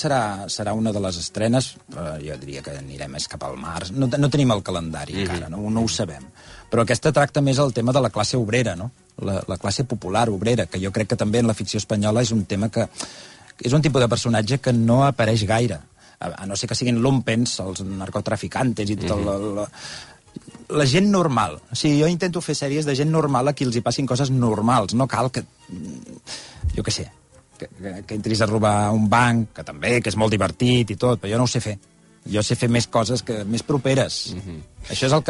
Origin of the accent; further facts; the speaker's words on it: Sabadell, Catalonia, Spain; now in Barcelona, Spain; Sí, soc sabadellenc. Fa 20 anys que no hi visc a Sabadell, però soc de Barcelona i m'agrada perquè és més tranquil.